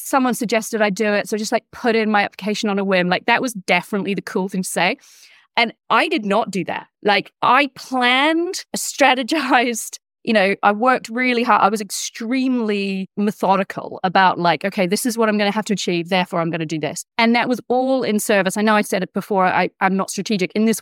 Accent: Invercargill, Southland, New Zealand; So I grew up in Invercargill. I'm the daughter of two teachers. Invercargill's actually a great place to grow up. Very safe, unbelievably boring.

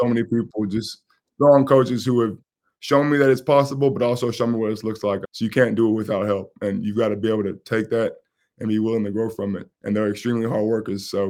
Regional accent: Laredo, Texas, United States; growing up in Texas and Laredo, we had the Silver Stars.

